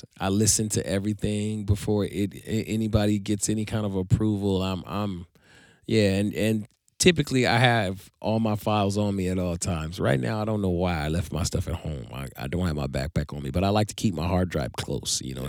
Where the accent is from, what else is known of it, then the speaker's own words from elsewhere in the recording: Inglewood, California, United States; Sure. Well … I'm from Inglewood, California.